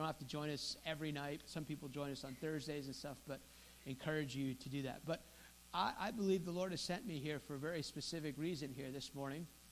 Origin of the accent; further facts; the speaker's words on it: Fair Lawn, New Jersey, United States; now in North Carolina, United States; I grew up in Fairlawn, New Jersey, and Bergen County, and I live, if you're not aware, I live in North Carolina now.